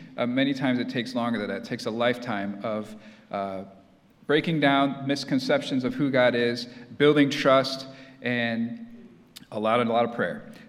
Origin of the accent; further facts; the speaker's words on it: Indiana, United States; So I grew up in Indiana. The beach at Lake Michigan was like an hour away